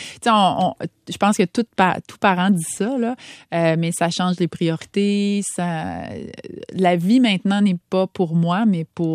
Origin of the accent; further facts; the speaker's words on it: Quebec, Canada; moi, je viens de l'Outaouais. Mont-Sainte-Marie, c'était mon centre de ski, puis c'est pas gros.